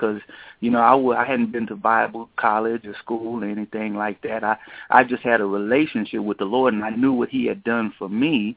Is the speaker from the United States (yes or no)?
yes; Fort Worth, Texas, United States; I grew up in Fort Worth, Texas, in a place they call Stop 6. You know, for a long time, and still probably today, Stop 6 was a pretty, very rough area.